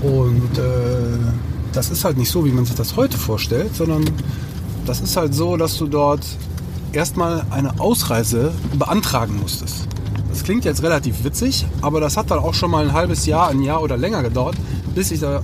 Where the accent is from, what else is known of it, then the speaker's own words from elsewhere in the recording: Leverkusen, North Rhine-Westphalia, Germany; now in Düsseldorf, Germany; ich bin in Leverkusen aufgewachsen. Also das ist so meine Hometown, meine Base, wo meine Eltern noch immer noch wohnen. Und da bin ich auch zur Schule gegangen. Also Leverkusen ist eigentlich immer noch ein bisschen Heimat, auch wenn ich schon relativ lange in Düsseldorf bin.